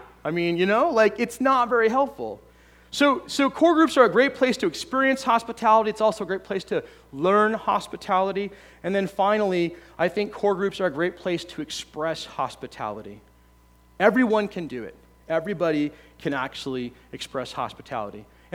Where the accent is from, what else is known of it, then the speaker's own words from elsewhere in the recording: United States; And I'm very proud to be American.